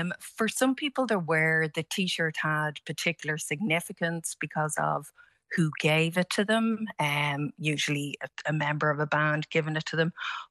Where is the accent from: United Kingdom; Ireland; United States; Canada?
Ireland; Baldoyle, Leinster; I was really fortunate, I think, growing up in Baldoyle, as were so many of us